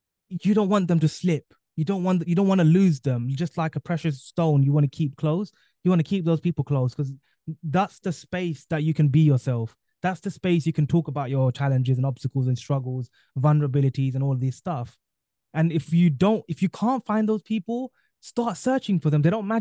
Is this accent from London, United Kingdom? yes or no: yes; London, United Kingdom; And I was born and raised here in London in the UK.